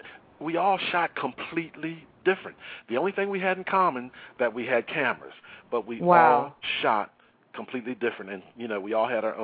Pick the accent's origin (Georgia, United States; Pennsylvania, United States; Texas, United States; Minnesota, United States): Pennsylvania, United States; Philadelphia; So I came in, hi … from Philadelphia, Pennsylvania.